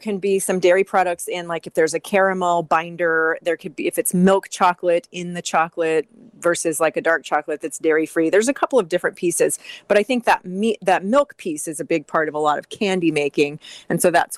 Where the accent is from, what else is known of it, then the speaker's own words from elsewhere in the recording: Texas, United States; Yeah, well, you know, this is my home state.